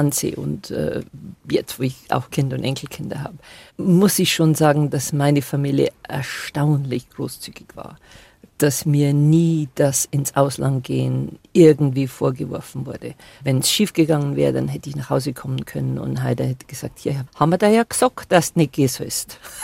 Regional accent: Bavaria, Germany; born there; Denn ich bin nicht nur in Bayern geboren, ich bin im tiefsten Niederbayern geboren.

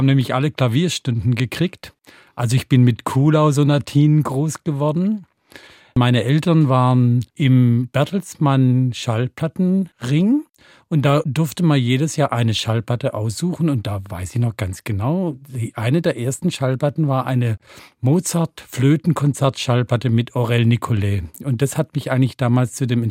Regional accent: Rottweil, Baden-Württemberg, Germany; Und ich komme aus der Provinz, aus Rottweil.

